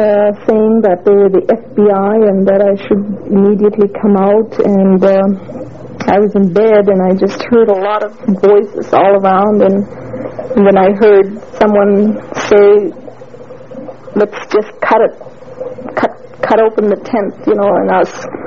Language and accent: English; Nova Scotia, Canada; I'm from the Mi'kmaq tribe of Nova Scotia, Canada.